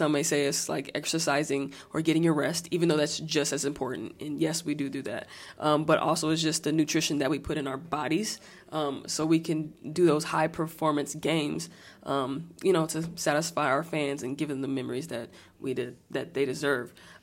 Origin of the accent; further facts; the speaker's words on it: San Antonio, Texas, United States; I'm from San Antonio, Texas